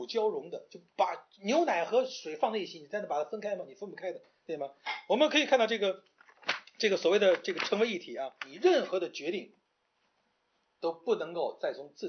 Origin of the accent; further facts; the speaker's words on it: China; 那么这对我们中国人来说是个很大的挑战，因为是千百年来的一个传统